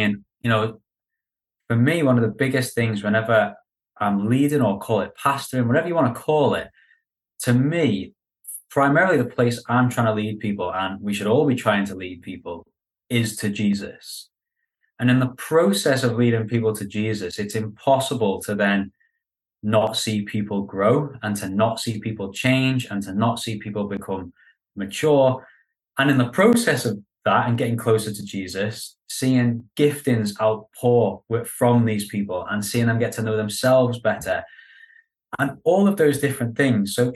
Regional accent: Liverpool, North West England, United Kingdom; Yes, I'm from Liverpool.

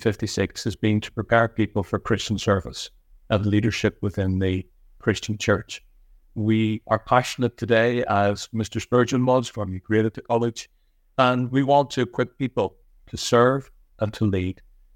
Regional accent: Northern Ireland, United Kingdom; We grew up in Northern Ireland, as you probably would recognize, during the Troubles. I was very young when the Troubles began, and for a great number of years, that was our reality. But I enjoyed life in Northern Ireland.

